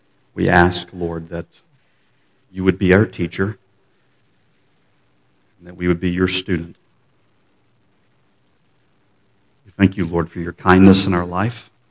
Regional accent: Raleigh, North Carolina, United States; We come from Raleigh, North Carolina, just south of Raleigh.

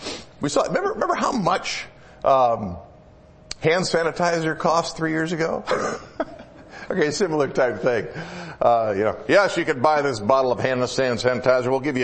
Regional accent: Michigan, United States; I grew up in Michigan, and if you went out in the country especially, you'd see a few of them here and there

